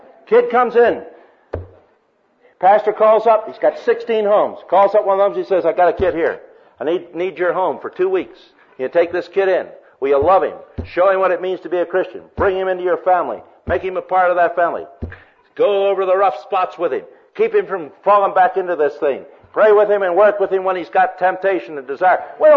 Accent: United States; Tea in Australia is kind of a weird thing when you first go over there as an American.

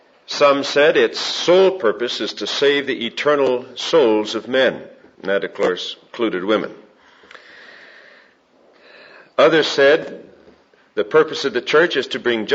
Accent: Pittsburgh, Pennsylvania, United States; As I was growing up in Pittsburgh, one of the beautiful experiences

